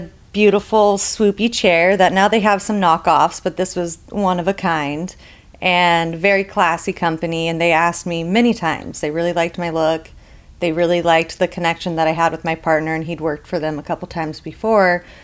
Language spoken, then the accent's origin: English; Las Vegas, Nevada, United States; I like to say I'm from Vegas.